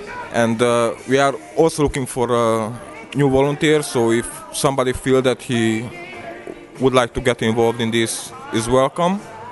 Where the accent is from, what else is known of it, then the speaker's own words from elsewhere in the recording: Transylvania, Romania; English is a second language; From Transylvania.